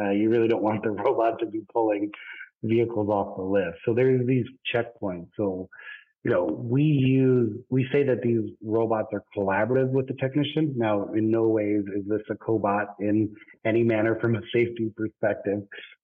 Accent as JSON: {"language": "English", "region": "Michigan", "country": "United States", "moved": "as an adult", "said": "So my background, so I'm originally from Michigan, but then moved out of Michigan to the Bay Area in 2009 timeframe."}